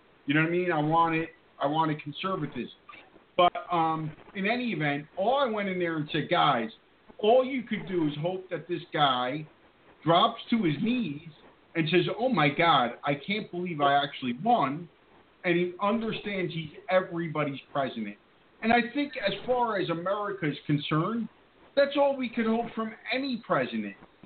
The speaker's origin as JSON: {"language": "English", "region": "New Jersey", "country": "United States", "tie": "born or raised there", "lives_now": "Jacksonville, United States", "said": "Now, I grew up in New Jersey, okay? But I was down here in Jacksonville, Florida when he became president."}